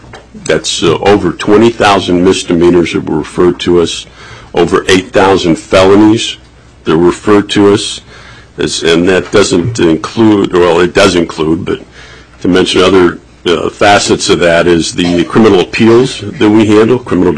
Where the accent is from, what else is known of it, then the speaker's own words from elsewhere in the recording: Fairbanks, Alaska, United States; Okay, Mr. Chairman, I'm from Fairbanks.